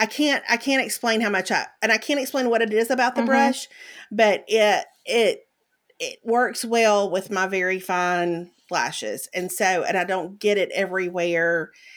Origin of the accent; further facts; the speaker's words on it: Mississippi, United States; I say Defensils because I grew up in Mississippi.